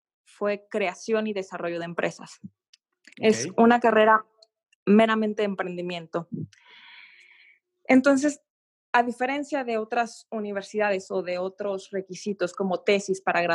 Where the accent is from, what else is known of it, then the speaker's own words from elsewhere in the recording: Puerto Vallarta, Jalisco, Mexico; tengo 29 años, yo soy de Puerto Vallarta